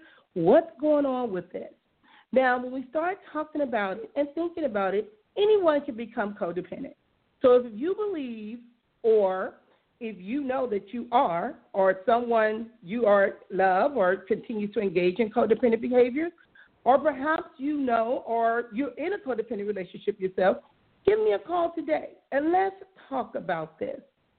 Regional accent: Compton, California, United States; And many of us, you know, that are my Facebook friends, we are from Compton.

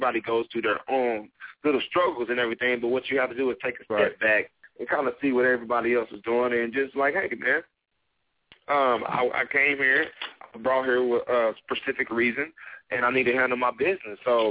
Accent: Oklahoma, United States; And then you know I'm originally from Oklahoma

